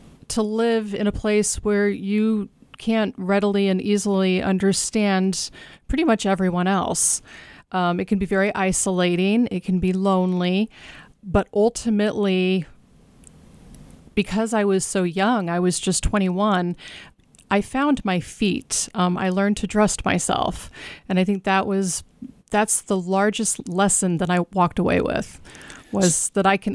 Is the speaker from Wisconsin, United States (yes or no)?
no; Springfield, Illinois, United States; I'm from Springfield, yes.